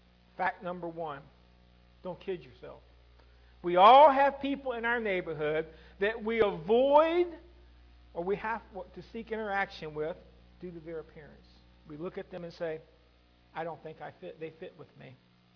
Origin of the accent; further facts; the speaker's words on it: Virginia, United States; I guess Deep South would be a little further, like Alabama or something. But I grew up in Virginia.